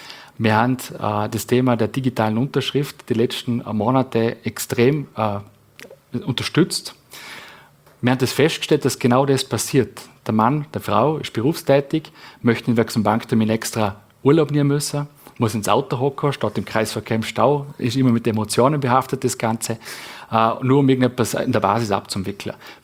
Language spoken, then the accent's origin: German; Vorarlberg, Austria; wo wir es als Vorarlberger einfach, ja, du fischst das Vierten